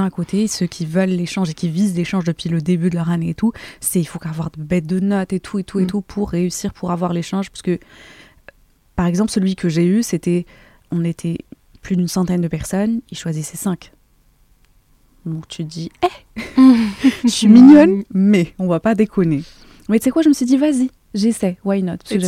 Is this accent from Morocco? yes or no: yes; Morocco; moved away as an adult; moi j'ai grandi du coup au Maroc. Et donc, j'ai fait mes études au Maroc et tout et tout.